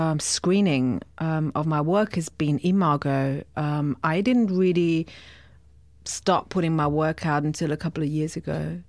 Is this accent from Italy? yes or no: no; Austria; the time I was growing up in Austria was late 70s and all the way through the 80s.